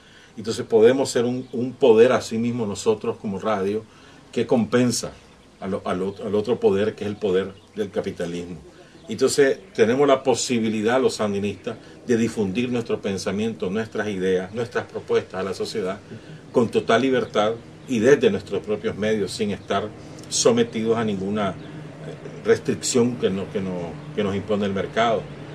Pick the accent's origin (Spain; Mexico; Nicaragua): Nicaragua; No somos nosotros los nicaragüenses los que le decimos al mundo lo que ocurre en Nicaragua.